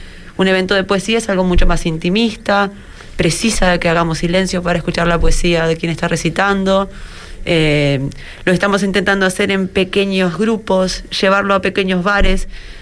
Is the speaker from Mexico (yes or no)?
no; Argentina; moved away as an adult; also born or lived in Brazil; Yo soy argentina, viví mis últimos 10 años en Brasil